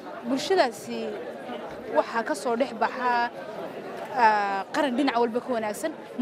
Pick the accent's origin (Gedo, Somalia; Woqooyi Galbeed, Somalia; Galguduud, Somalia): Woqooyi Galbeed, Somalia; Hargeisa; magaalada Hargeysa ayaan ka imid.